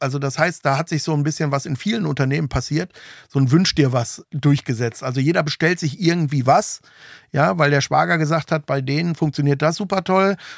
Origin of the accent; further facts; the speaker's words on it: Detmold, North Rhine-Westphalia, Germany; Ich komme ja, wie gesagt, aus Ostwestfalen-Detmold, da die Ecke in der Nachbarstadt.